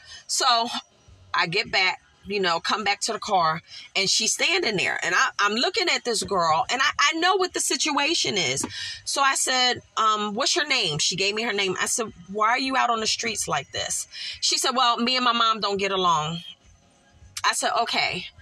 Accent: Philadelphia, Pennsylvania, United States; You know, I'm from Philly. And, you know, growing up back, you know, way back when I was a little girl, I walked the streets with my grandmother

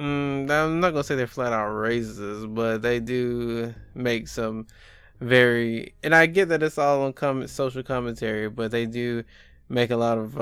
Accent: United States; I mean, like, as an American, I mean, I pretty much caught, all the social commentary.

